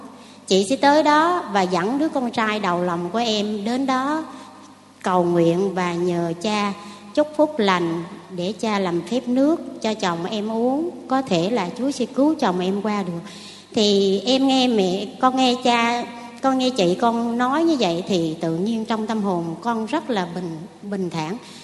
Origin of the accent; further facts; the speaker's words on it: Cam Ranh, Khanh Hoa, Vietnam; quê con ở Cam Ranh.